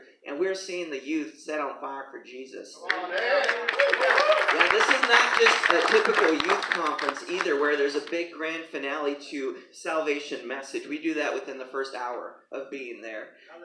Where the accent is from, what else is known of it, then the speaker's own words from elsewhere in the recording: Minneapolis, Minnesota, United States; now in Nashville, United States; I'm from Minneapolis originally, and then moved down to Nashville, Tennessee. God saved me and moved me from the cold down to where it's a little bit warmer.